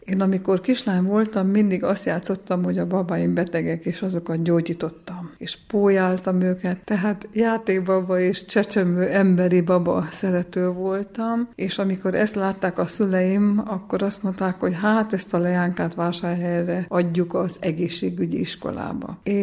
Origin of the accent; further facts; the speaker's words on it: Magfalva, Mureș County, Romania; also born or lived in Erdőszentgyörgy; Hát én nagy Magfalva szerető vagyok, szülőfalumhoz ragaszkodó ember. Nem itthon születtem, első vagyok a családban, aki intézményben született Erdőszentgyörgyön, de itt nőttem fel.